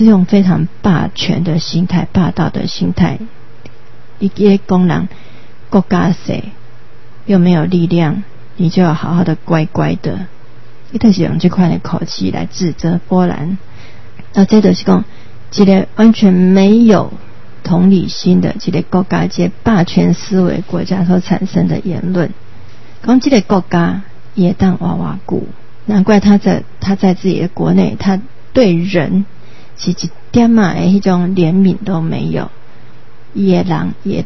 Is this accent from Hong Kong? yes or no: no; Taiwan; 那这个电影非常值得我们台湾人去了解去看。